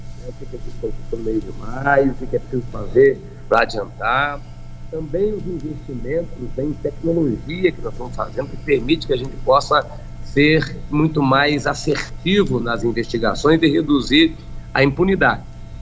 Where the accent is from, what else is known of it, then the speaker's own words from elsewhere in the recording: Castelo, Espírito Santo, Brazil; lá na minha terra, ontem, minha terra Castelo